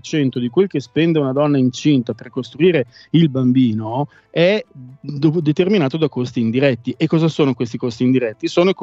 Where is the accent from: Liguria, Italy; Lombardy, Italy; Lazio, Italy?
Lombardy, Italy; Milan; Siamo milanesi, siamo vicini al Natale.